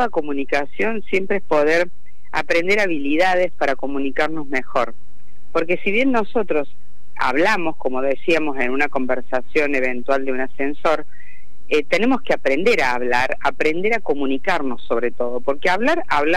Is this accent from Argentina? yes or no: yes; Córdoba, Argentina; now in Buenos Aires, Argentina; ¿por qué yo no vivo en Córdoba? Siendo que, bueno, soy cordobesa. Sí. Estoy en Buenos Aires.